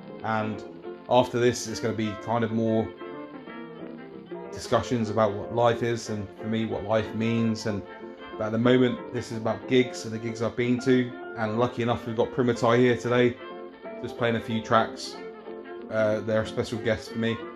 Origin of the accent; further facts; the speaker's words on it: Camberley, South East England, United Kingdom; at the Agincourt in my hometown Camberley.